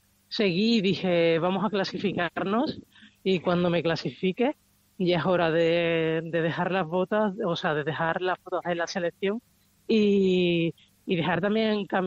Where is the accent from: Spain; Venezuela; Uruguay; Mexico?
Spain